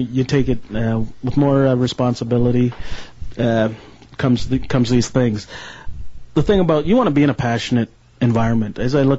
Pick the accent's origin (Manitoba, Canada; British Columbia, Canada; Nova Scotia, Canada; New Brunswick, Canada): Manitoba, Canada; Winnipeg; growing up in Winnipeg, great CFL history